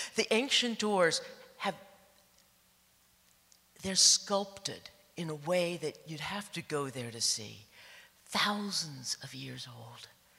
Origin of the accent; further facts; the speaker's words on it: United States; Yeah, USA. And now, I'm going to tell you the truth. When I travel internationally and people say, where are you from? I sometimes go, Canada.